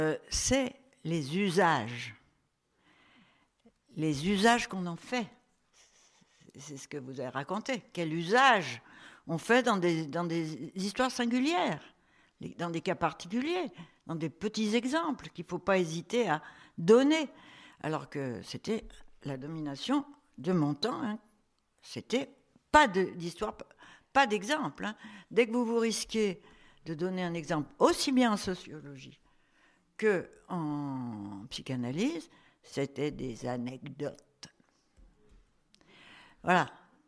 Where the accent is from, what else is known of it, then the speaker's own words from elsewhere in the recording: Auvergne-Rhône-Alpes, France; Moi je suis savoyarde et on peut avoir entre nous que les touristes, ça les offense.